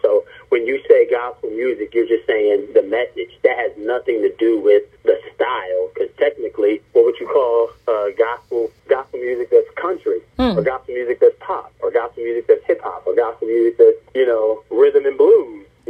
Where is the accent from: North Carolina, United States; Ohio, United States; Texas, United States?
North Carolina, United States; Asheville; now in Indianapolis, United States; Yeah, I'm from Asheville, North Carolina. I am, but I live in Indianapolis, but I'm a country boy